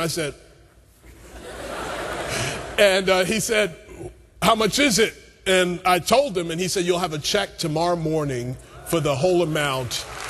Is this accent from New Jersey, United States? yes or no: no; New York, United States; you know, I'm a New Yorker